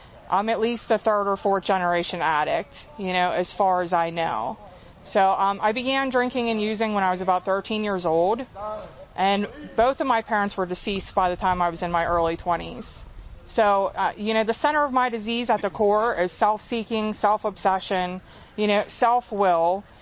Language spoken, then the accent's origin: English; McKees Rocks, Pennsylvania, United States; My parents were both addicts, and I grew up in McKees Rocks in Pittsburgh.